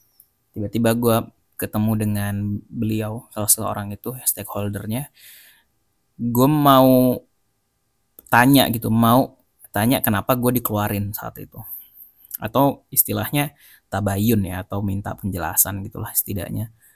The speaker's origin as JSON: {"language": "Indonesian", "region": "Bali", "country": "Indonesia", "tie": "born or raised there", "said": "gue harus bilang sama orang-orang yang udah support gue di Bali saat itu di kampung gue"}